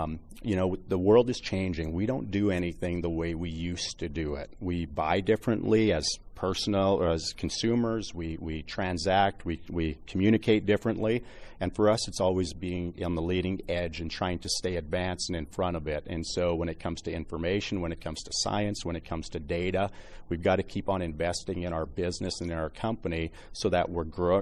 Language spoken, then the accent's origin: English; Manitoba, Canada; I grew up in Manitoba and have spent a lot of time in the Red River Valley, and I'm very familiar with it, growing up on a farm in that area